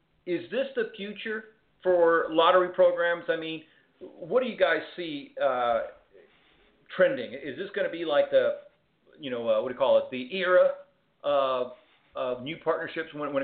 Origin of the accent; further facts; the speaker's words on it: Texas, United States; So out of curiosity, I am from Texas.